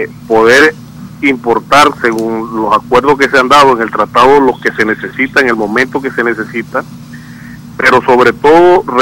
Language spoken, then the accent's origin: Spanish; Panama; somos panameños que producimos en este país